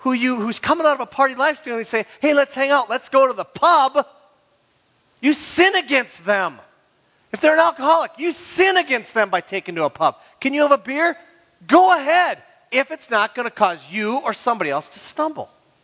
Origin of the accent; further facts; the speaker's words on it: Minnesota, United States; All right, now I'm from the Iron Range.